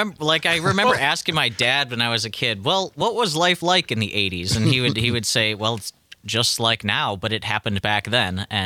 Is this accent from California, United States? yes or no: no; Rothschild, Wisconsin, United States; also born or lived in Ringle; I grew up initially in Rothschild, Wisconsin, a suburb of Wausau. And then in 2004, we moved out to the country to a tiny town that like barely exists, Ringle.